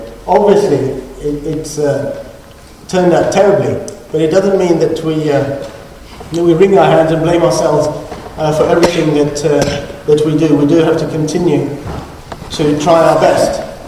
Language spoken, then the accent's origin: English; London, United Kingdom; I am a Western Muslim, I grew up in London